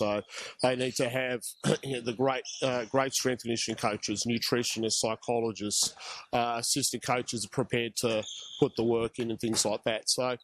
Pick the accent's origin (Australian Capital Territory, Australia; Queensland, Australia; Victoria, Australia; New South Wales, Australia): Australian Capital Territory, Australia; Canberra; Yeah, well, born and bred in Canberra.